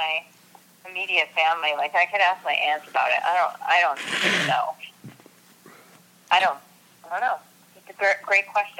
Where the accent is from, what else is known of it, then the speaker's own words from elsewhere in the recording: Rochester, New York, United States; All right, so, you know, I'm from Rochester, New York. I'm from upstate New York. I'm from an Irish Catholic family.